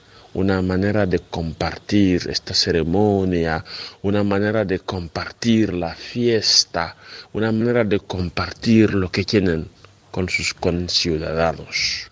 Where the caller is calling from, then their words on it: Senegal; aquí en mi país, Senegal. Y eso es el encanto de mi país. Un cordial saludo a todos desde Senegal.